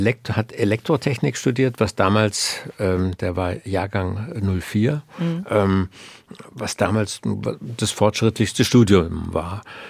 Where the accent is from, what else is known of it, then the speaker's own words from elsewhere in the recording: Munich, Bavaria, Germany; born there; Aber ich bin in München geboren, haarscharf.